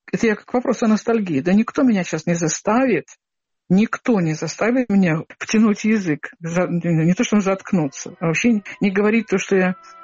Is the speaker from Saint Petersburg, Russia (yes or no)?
yes; Saint Petersburg, Russia; moved away; also born or lived in Moscow; Я из Петербурга уехала давно и жила в Москве.